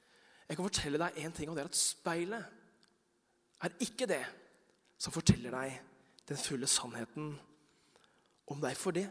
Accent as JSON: {"language": "Norwegian", "region": "Oslo", "country": "Norway", "tie": "born or raised there", "also_born_or_lived": "Bergen", "said": "jeg vokste opp, dette fra Bergen, jeg vokste opp delvis i Bergen, men har vokst opp mesteparten av mitt liv i Oslo, på Kalbakken i Groruddalen"}